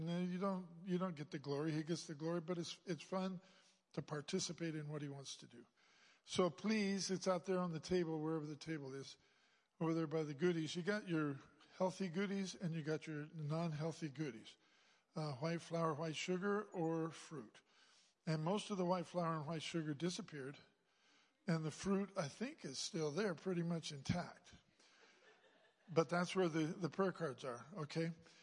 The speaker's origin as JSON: {"language": "English", "town": "Red Bluff", "region": "California", "country": "United States", "lives_now": "Spain", "said": "I'm from Red Bluff, California. And it's amazing that God would choose a kid from Red Bluff, California to be in Spain 50 years"}